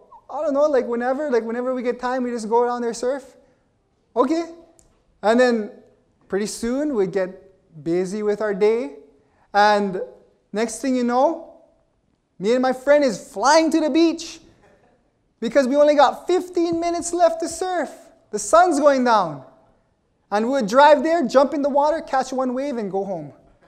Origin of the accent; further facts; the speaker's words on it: Hawaii, United States; And, you know, growing up in Hawaii, we're all on Hawaiian time